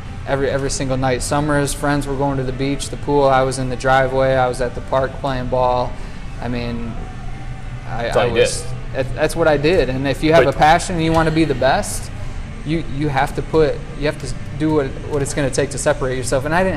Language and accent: English; Grand Rapids, Michigan, United States; Growing up in the Grand Rapids area, the fan base, the people in this community are very tight.